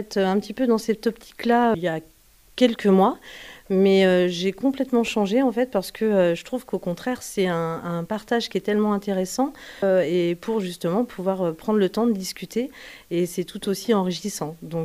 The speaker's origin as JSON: {"language": "French", "town": "Cerizay", "region": "Nouvelle-Aquitaine", "country": "France", "said": "moi, je suis de Cerizay et la personne que je devais récupérer donc était de Cerizay."}